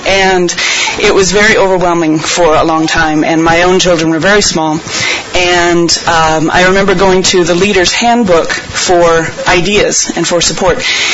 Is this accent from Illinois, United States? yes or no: yes; Illinois, United States; I'm from Illinois